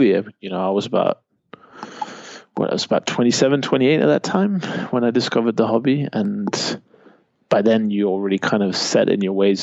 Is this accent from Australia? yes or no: no; Denmark; English is a second language; if you go to somewhere like Denmark, just as an example, my home country, 6 million people, so it's tiny.